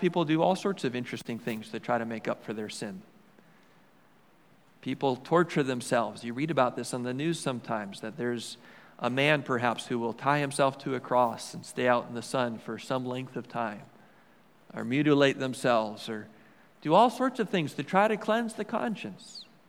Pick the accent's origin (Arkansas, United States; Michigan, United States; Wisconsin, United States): Wisconsin, United States; Milwaukee; I grew up in Milwaukee, and there were religious buildings all around the basilica with candles that were lit all day, all night long